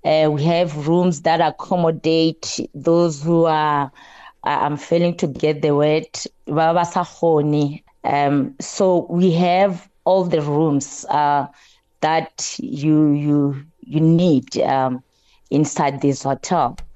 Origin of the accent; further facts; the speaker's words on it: Limpopo, South Africa; from the Wembe district in Limpopo province, and that is where the hotel is.